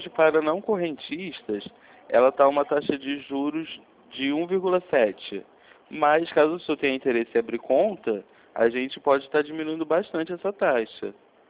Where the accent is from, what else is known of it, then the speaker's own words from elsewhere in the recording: São Gonçalo, Rio de Janeiro, Brazil; sou de São Gonçalo